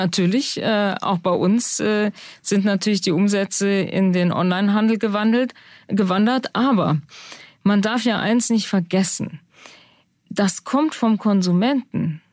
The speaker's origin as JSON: {"language": "German", "region": "Rhineland", "country": "Germany", "said": "Dann denkt man als Rheinländerin, hier kommt gleich ein Karnevalszug, ja."}